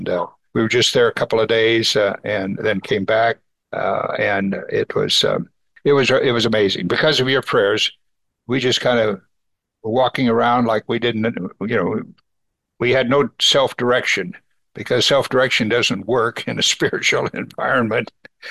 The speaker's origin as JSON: {"language": "English", "region": "California", "country": "United States", "said": "And we would go in and say, we're from California."}